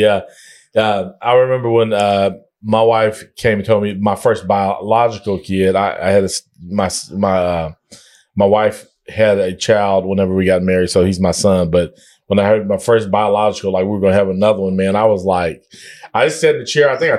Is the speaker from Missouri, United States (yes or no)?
no; Guthrie, Oklahoma, United States; when I grew up in Guthrie, we would do like bikes.